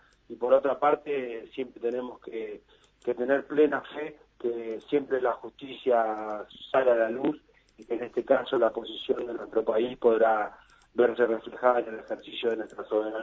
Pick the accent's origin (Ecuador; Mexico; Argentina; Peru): Argentina; como argentinos, como argentinas